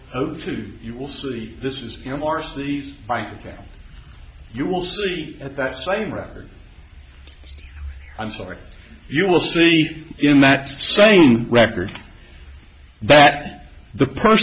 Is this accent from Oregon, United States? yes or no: no; South Carolina, United States; I'm from South Carolina, where we elect our officials forever.